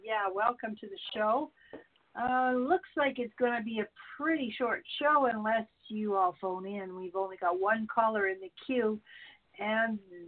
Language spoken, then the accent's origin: English; Canada; I'm Canadian. Bad me, but you know what I mean. It's beautiful up here in Alberta.